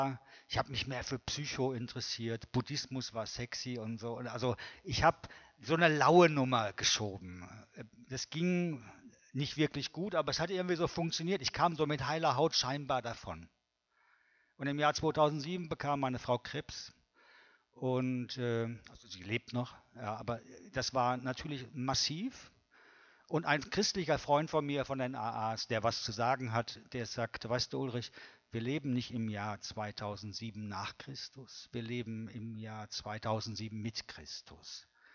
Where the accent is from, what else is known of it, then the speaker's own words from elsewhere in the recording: North Rhine-Westphalia, Germany; now in Lake Constance, Germany; ich bin ja nicht gebürtig von hier, wie ihr hört, ich komme aus dem Ruhrgebiet